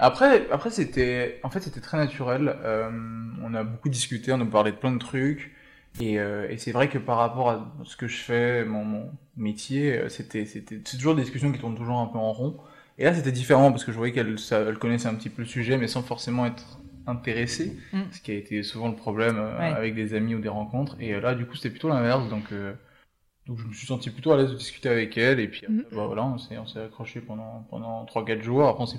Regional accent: Geneva, Switzerland; Moi je suis de Genève, donc vraiment juste à côté.

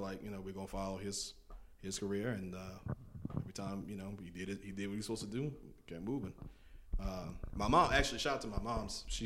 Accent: Louisiana, United States; born there; also born or lived in Texas / Florida / Massachusetts / South Carolina; now in Charlotte, United States; I grew up all over. Yes. I lived in. I was born in Louisiana. Moved to Texas. Lived in Florida. Lived in Massachusetts. Lived in South Carolina.

